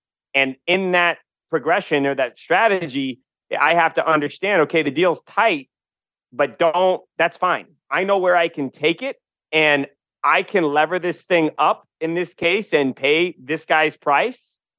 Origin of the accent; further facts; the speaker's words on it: New Hampshire, United States; And I grew up paving in New Hampshire for my father in the summers, and he owns that company.